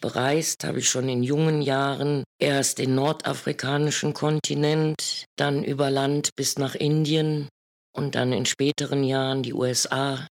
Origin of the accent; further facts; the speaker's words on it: Mettmann, North Rhine-Westphalia, Germany; Schulzeit up and down in Mettmann, aufs Gymnasium nach der Quarta